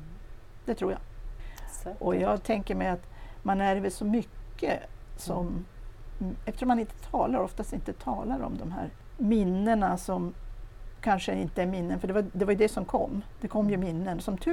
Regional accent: Kiruna, Norrbotten County, Sweden; Jag bodde kvar i Kiruna. Jag är ju rotad, så att säga, i Kiruna. Ja. Född och uppvuxen i Kiruna stad.

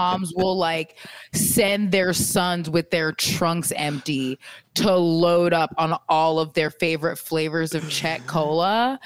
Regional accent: Florida, United States; because I'm from Florida, as we mentioned, and we have Winn-Dixie there.

